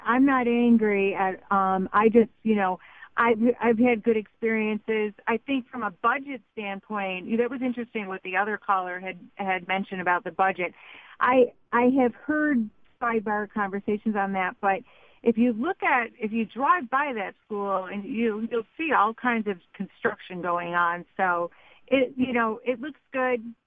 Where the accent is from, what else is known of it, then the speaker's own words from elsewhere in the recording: Lancaster, United States; I am from Lancaster, and I just wanted to comment.